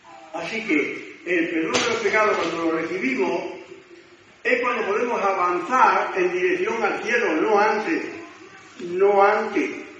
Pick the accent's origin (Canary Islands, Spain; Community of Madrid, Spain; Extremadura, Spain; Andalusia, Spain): Extremadura, Spain; Plasencia; Yo recuerdo, cuando era chico, recuerdo que en Plasencia